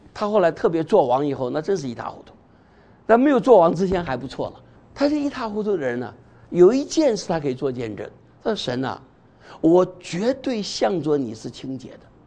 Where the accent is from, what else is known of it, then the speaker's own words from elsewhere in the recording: China; 我们中国人老是一句话，息事宁人呢